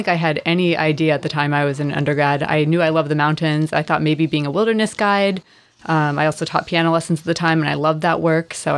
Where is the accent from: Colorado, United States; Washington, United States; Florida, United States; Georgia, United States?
Washington, United States; Mill Creek; also born or lived in Bothell; I am not, but I was born in the state of Washington, just north of Seattle, outside of Bothell area. And I've been on the peninsula working since 2010 and living here since 2016.